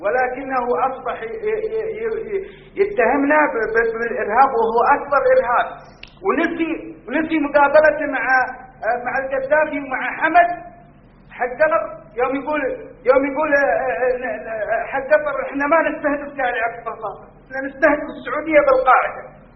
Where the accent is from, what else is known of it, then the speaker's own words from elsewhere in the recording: Saudi Arabia; والله عندنا في السعودية مشاكل كثيرة